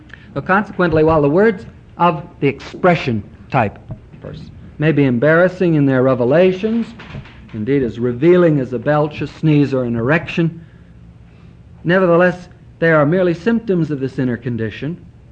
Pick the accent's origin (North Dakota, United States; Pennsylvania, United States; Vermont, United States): North Dakota, United States; Fargo; born there; moved away; And then people noticed that I was born in Fargo, North Dakota